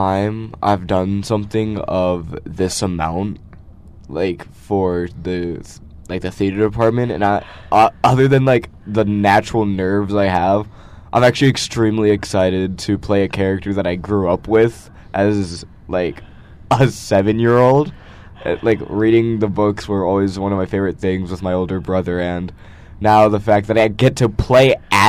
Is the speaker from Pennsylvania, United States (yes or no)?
yes; Sunbury, Pennsylvania, United States; I'm in 11th grade. I'm from Sunbury, Pennsylvania.